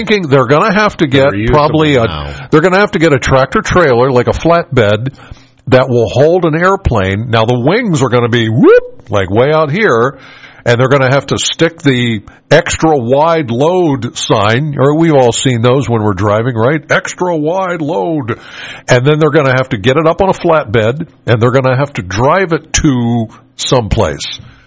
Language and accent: English; Penns Valley, Pennsylvania, United States; Out, I'm from Penns Valley. Out my way is Penns Cave Airport.